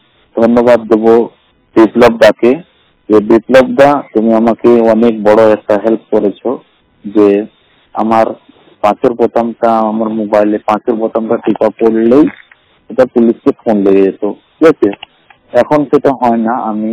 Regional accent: Allahabad, Uttar Pradesh, India; আমার বাড়ি হলো ইলাহাবাদ।

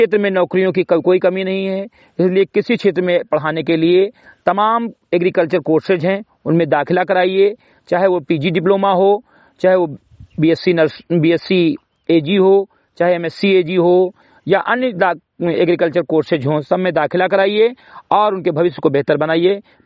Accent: Simrigarhi, Uttar Pradesh, India; ग्राम सभा सिमरीगढ़ी विकासखंड मेनपुरा जनपद बहराइच का मूल निवासी हूं

